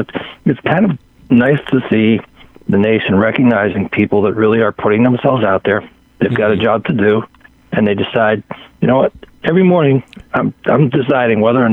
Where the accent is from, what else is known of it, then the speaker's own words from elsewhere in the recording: Pittsburgh, Pennsylvania, United States; I'm from Pittsburgh, and so I just saw where UPMC is saying, it's time to get life moving again here.